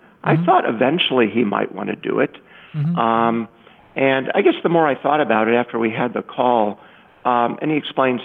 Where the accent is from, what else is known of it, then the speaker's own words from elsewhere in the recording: Indiana, United States; You know, I grew up in Indiana, not far from Chicago